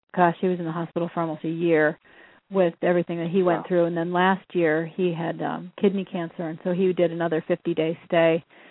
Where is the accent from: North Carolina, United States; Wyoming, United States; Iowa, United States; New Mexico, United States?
Iowa, United States; also born or lived in Minnesota / California; now in Maine, United States; I mean, I was raised in Iowa and born in Minnesota, and I lived in California, and now I'm in Maine.